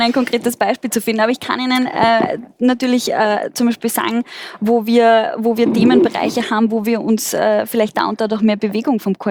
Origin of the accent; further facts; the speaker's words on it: Vienna, Austria; und ich komme ja selbst aus Wien